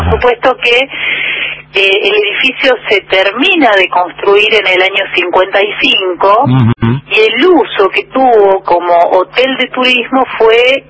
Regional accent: Caleta Olivia, Santa Cruz, Argentina; also born or lived in La Plata; soy de aquí, de la Patagonia, soy nacida en Caleta, Bolivia, criada aquí en la zona, pero me formé en la ciudad de La Plata, donde viví 11 años

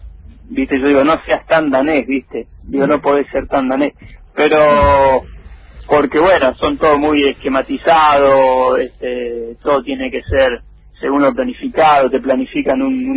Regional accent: Argentina; soy de Argentina

